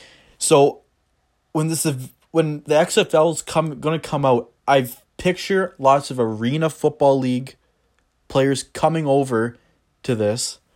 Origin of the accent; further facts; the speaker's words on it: Canada; You know, we're from Canada.